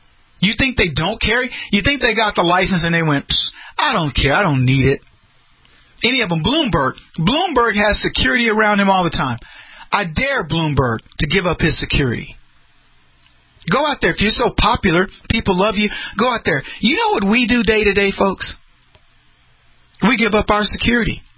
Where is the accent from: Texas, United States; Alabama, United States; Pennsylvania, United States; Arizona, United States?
Texas, United States; I grew up in the Rio Grande Valley.